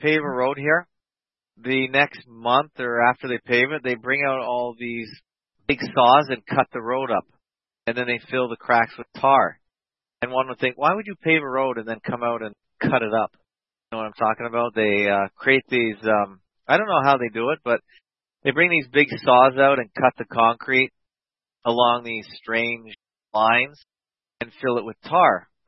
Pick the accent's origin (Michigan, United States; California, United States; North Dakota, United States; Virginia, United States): Michigan, United States; Michigan is sort of my home state, right beside Ontario in the U.S.